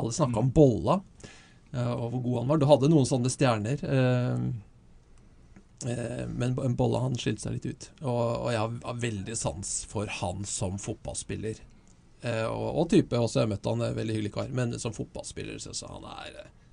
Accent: Sem, Vestfold, Norway; jeg vokste opp på Sem.

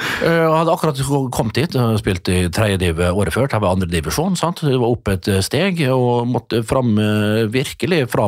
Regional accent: Vestnes, Møre og Romsdal, Norway; fredag skal være hjemme på Vestnes dans på lokalet

